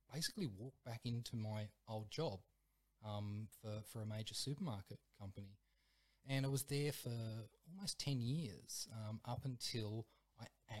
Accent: Tasmania, Australia; born and bred in Tasmania.

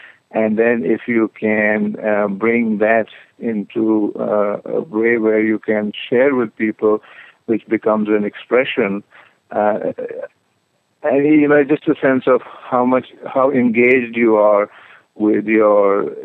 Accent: Punjab, India; first language Punjabi; And being from the Punjab, my mother tongue is Punjabi, but my mother tongue being, you know, India is kind of very secular and mixed, and so Hindi is, again, a part of everyday life. So I grew up with English and Punjabi and Hindi

